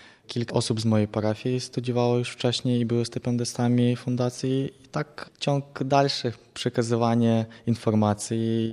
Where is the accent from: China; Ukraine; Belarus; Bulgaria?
Ukraine; Polish is a second language; now in Poland; z Ukrainy.